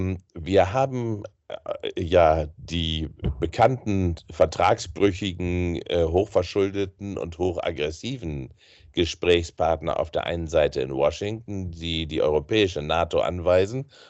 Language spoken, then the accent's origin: German; Germany; Das ist für mich etwas so Unangenehmes als Bürger im Westen, als Deutscher.